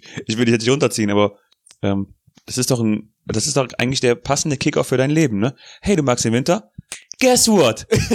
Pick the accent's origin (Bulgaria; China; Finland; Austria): China; Ja, und ich bin auch nicht Russe, ich bin Chinese.